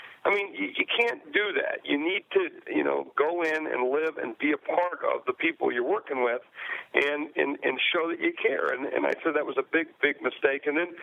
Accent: South Dakota, United States; I'm from South Dakota originally

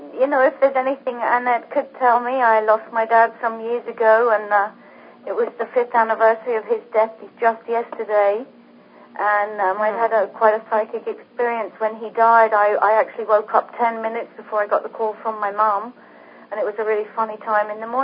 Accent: England, United Kingdom; now in Italy; I'm calling you from Italy. I'm Pat's a friend of mine, and I'm from England, and I moved to here

